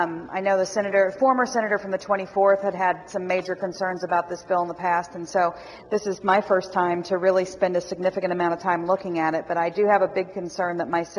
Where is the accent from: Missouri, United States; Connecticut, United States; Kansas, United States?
Missouri, United States; Branson; I grew up in the Ozark Mountains down in Branson, Missouri.